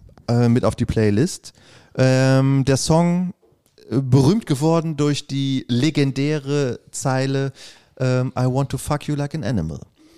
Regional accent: Bonn, North Rhine-Westphalia, Germany; Wieso kenne ich diesen Park nicht? Ich bin doch Bonner.

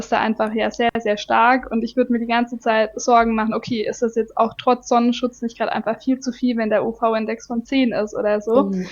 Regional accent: Stuttgart, Baden-Württemberg, Germany; moved away; wir sind ursprünglich aus Stuttgart in Süddeutschland und da hat es uns irgendwann weggezogen. Also ich habe da eigentlich mein ganzes Leben gelernt, ich bin dort gelebt, ich bin dort geboren, zur Schule gegangen, studiert und alles.

